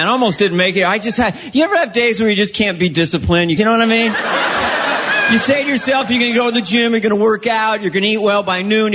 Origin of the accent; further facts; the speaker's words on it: California, United States; We're from Northern California. So the rest of the country thinks we're a little granola heads.